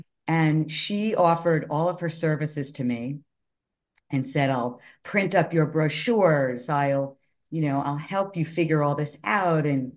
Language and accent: English; Miami, Florida, United States; I'm from Miami.